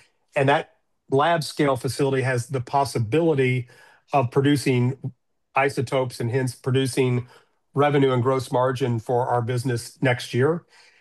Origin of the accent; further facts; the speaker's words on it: Louisville, Kentucky, United States; now in Chicago, United States; I live in Chicago. I grew up in Louisville, Kentucky.